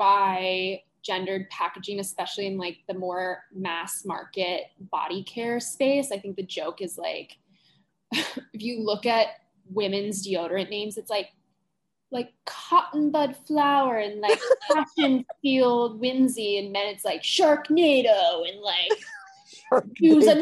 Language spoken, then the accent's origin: English; St. Louis, Missouri, United States; My partner's from Ohio. I'm from St. Louis.